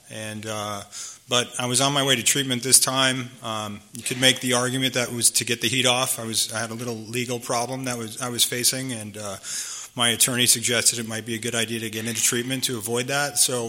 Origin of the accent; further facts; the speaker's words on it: Minneapolis, Minnesota, United States; I grew up in Minneapolis, and I flew home from Minneapolis.